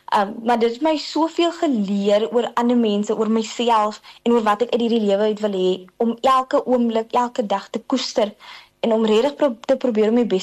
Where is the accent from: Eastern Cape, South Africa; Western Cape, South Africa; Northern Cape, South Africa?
Northern Cape, South Africa; Upington; So ek het in Upington grootgeword in die Noord-Kaap.